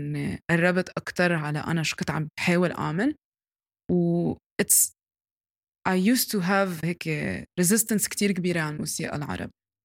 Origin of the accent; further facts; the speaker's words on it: Lebanon; now in United States; يعني انا كوني حدا لبناني انه او حدا from the Arab region انه this is a part of me